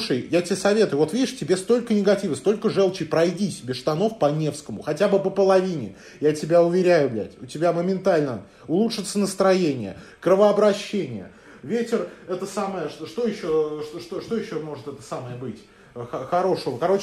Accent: Germany; Я говорю, что я из Германии

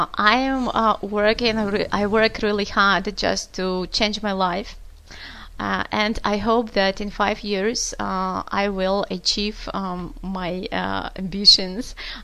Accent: Almaty, Kazakhstan; The climate in my country, regarding my hometown, Almaty, actually, so I would say that we have a sharp continental climate.

